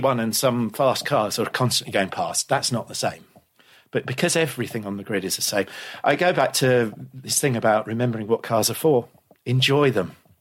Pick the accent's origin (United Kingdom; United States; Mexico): United Kingdom; I'm British.